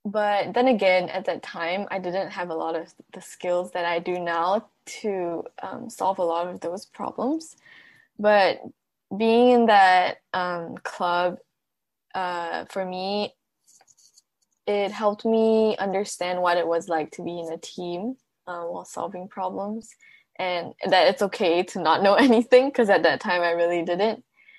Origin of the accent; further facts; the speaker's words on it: Malaysia; English is a second language; now in Seattle, United States; because I'm Malaysian, and there isn't a lot of Malaysians here in Seattle.